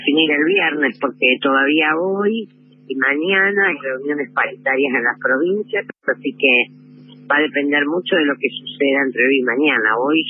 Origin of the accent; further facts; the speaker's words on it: Santa Fe, Argentina; yo soy santafesina, la de Santa Fe también es 15